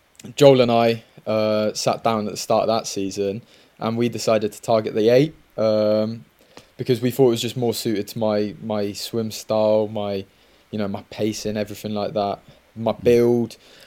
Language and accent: English; Oxford, South East England, United Kingdom; born there; I was born in Oxford. I was born in England to an English mother and a Welsh dad. All of my dad's side of the family are Welsh.